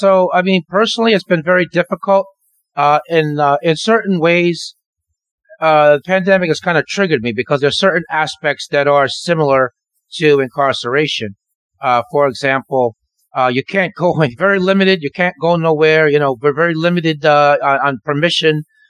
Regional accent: Peekskill, New York, United States; we lived smack dab in the middle of the city. You know, Peekskill's a city, but I mean, it's kind of deceptive to use the word city.

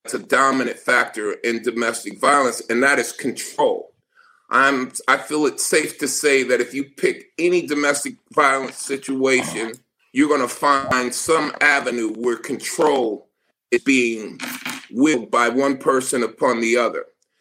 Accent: Lackawanna, New York, United States; I grew up in Lackland, New York, and Baker Homes housing projects.

